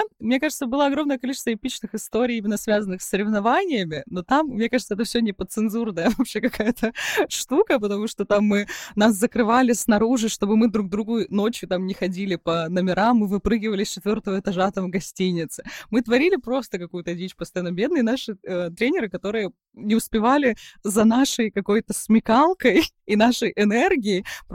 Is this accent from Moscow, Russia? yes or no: no; Vladivostok, Primorsky Krai, Russia; так как я из Владивостока